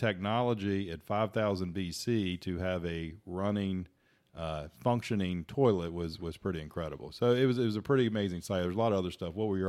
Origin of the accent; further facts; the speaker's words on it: West Virginia, United States; and of course we come from West Virginia where running water and outhouses are still not totally a thing of the past